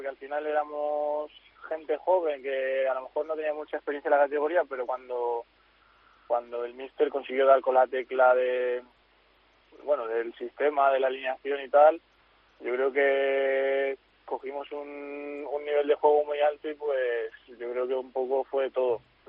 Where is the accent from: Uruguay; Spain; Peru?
Spain; Balearic Islands; y con la ilusión de que puede ser importante para el Mallorca, y encima le sumas que es el equipo de mi tierra, pues aún más ganas si cabe.